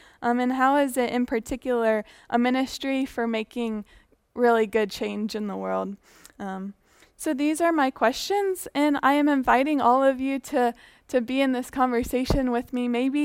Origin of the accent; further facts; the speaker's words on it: Franklin, United States; because I'm from Franklin.